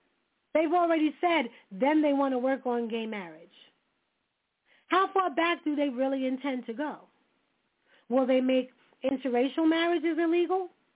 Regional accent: United States; born there; I am American-born. I am only the second generation born in America from my grandparents.

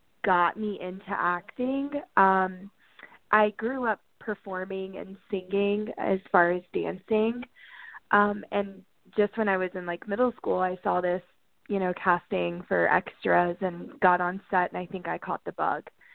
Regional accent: North Carolina, United States; I'm currently in Tennessee, but I'm from North Carolina.

